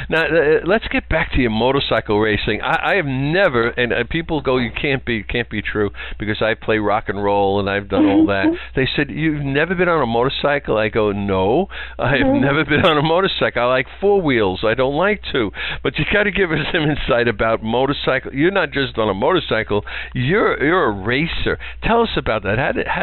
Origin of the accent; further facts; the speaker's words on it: New York, United States; Growing up in New York, we saw the results of a motorcycle crash.